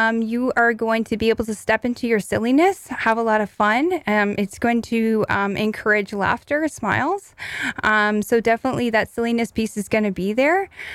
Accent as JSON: {"language": "English", "town": "Ottawa", "region": "Ontario", "country": "Canada", "tie": "born or raised there", "said": "I grew up in Ottawa where I had my Inuit peers"}